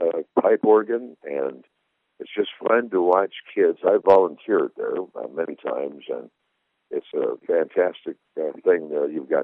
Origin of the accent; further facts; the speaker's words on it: Story City, Iowa, United States; also born or lived in Des Moines; In my lifetime, growing up in Story City, even though I lived in Des Moines for years, I've never, ever seen that little stream, that creek, dry.